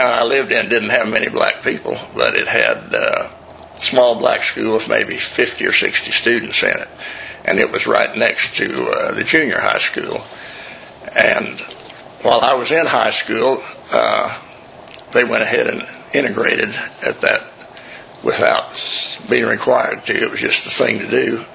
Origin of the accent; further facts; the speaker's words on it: Casa Grande, Arizona, United States; born there; Well, I was born in Casa Grande, Arizona.